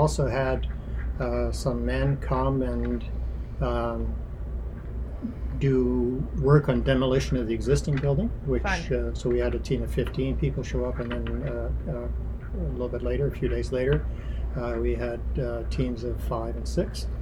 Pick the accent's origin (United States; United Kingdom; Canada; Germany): Canada; also born or lived in The Hague, Netherlands; We were from Holland.